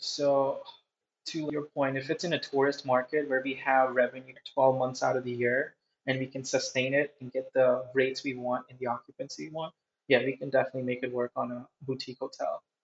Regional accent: South Dakota, United States; I grew up in South Dakota.

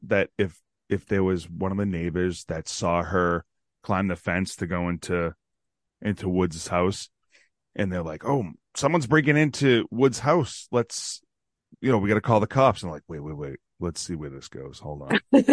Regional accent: Boston, Massachusetts, United States; I'm from Boston. I'm a huge Celtics fan.

